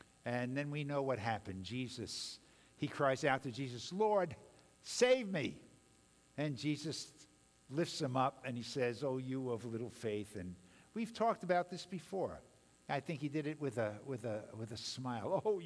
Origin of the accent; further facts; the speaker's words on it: Brooklyn, New York, United States; Because when I grew up in Brooklyn, if you asked somebody that question, who are you looking at?